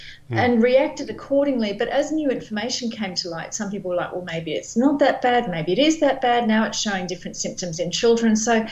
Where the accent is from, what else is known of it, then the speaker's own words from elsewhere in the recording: Australia; that I'm Australian in my soul, and I want to come home.